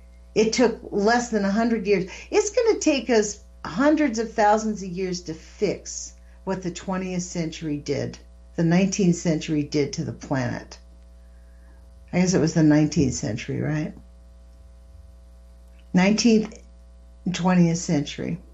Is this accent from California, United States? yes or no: yes; Los Angeles, California, United States; I'm from Los Angeles. When I first came here, I was afraid to eat a blackberry off the bush.